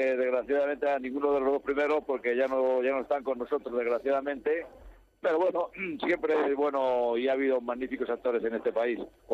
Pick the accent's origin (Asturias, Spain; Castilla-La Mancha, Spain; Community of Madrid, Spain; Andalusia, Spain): Community of Madrid, Spain; Madrid; yo la verdad que soy de Madrid, soy madrileño